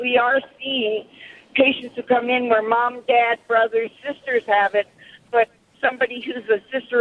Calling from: Sacramento, California, United States; Hi, I'm calling from the Sacramento area, and I'm on my way home from work, actually.

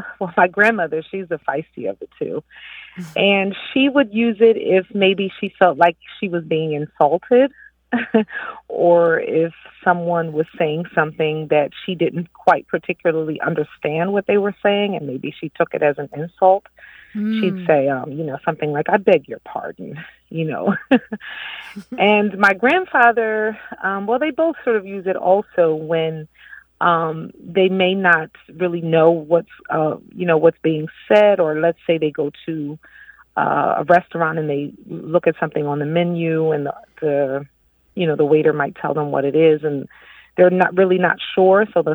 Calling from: Delaware, United States; also born or lived in France; I am calling from Delaware.

